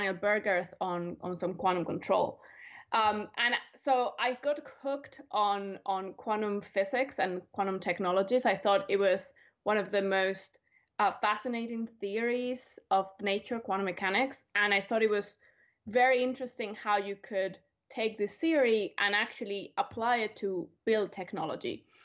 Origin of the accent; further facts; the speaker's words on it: Spain; moved away as an adult; now in United States; So I'm originally from Spain